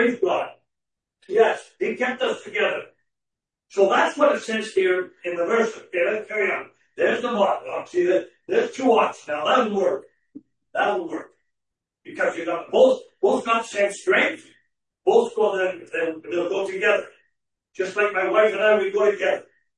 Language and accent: English; Canada; I'm a Canadian.